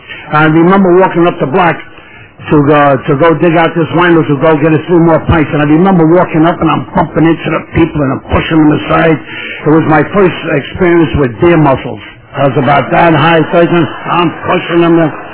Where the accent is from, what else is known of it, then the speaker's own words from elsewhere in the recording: New York, United States; And I come from New York. I come from the Upper East Side, in an area called Yorkville. Mostly immigrants, I'm first generation, hard-working people, hard drinkers.